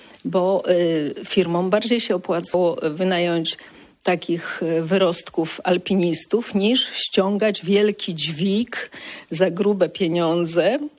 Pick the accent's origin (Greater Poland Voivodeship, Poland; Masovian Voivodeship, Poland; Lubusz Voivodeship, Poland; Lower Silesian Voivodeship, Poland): Lower Silesian Voivodeship, Poland; Wrocław; Ja się urodziłam we Wrocławiu i Wrocław jako wielkie miasto daje duże możliwości, więc jako małe dziecko mogłam spróbować wszystkiego.